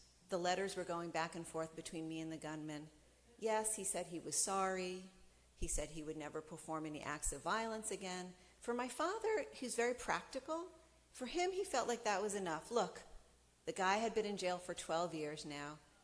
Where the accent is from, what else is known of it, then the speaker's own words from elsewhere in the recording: United States; And I said … I come from the United States